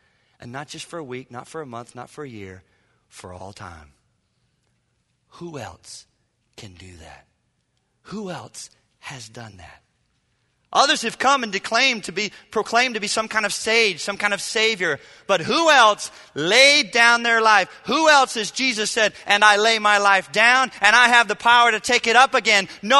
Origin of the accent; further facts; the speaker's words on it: the South, United States; That is not the heart and soul of Christianity, but I grew up in the South where you'd think that was.